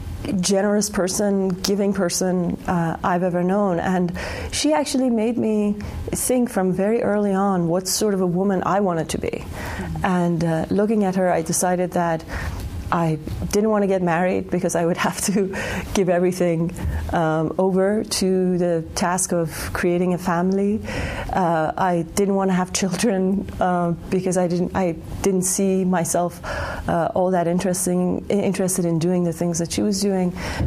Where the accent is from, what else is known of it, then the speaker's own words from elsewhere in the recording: Tehran, Tehran Province, Iran; moved away as an adult; now in United States; I was born and raised in Tehran, in Iran, and came to the United States in 1985 when I was 19.